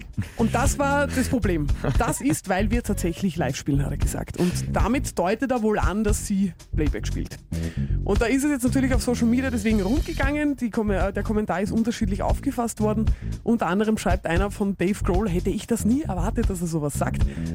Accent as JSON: {"language": "German", "region": "Lower Austria", "country": "Austria", "said": "Ich fühle mich jetzt aber ausgeladen als Niederösterreicherin."}